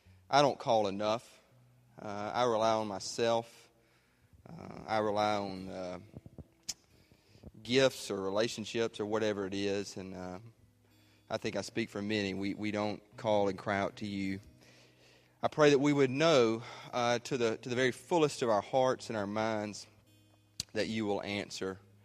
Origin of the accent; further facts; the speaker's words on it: Mississippi, United States; I just have a flashback to the church that I was raised in up in North Mississippi